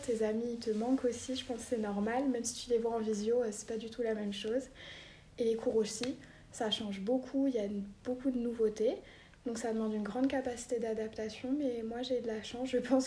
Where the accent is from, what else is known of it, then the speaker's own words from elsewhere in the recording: France; now in Santiago, Chile; je suis française et actuellement, je suis en terminale ES au collège Antoine de Saint-Exupéry à Santiago, au Chili.